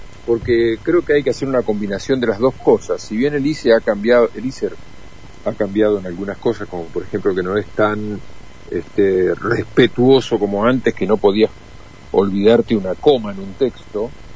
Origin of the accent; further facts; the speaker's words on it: Victoria, Entre Ríos, Argentina; cuando tenía 16 años en la radio de mi pueblo, en Victoria, Entre Ríos.